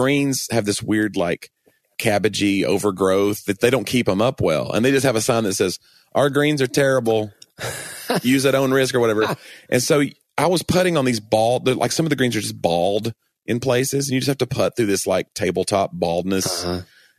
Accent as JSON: {"language": "English", "town": "Knoxville", "region": "Tennessee", "country": "United States", "said": "I said, I'm from Knoxville. They all clap. I go, go Vols."}